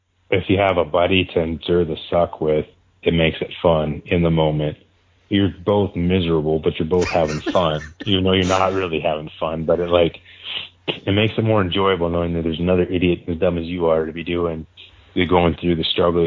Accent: Montana, United States; Another thing, too, like, I didn't, like, growing up in Montana, like, I didn't grow up elk hunting.

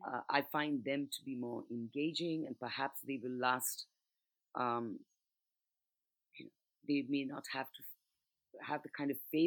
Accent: India; because, I mean, you know, I grew up in India.

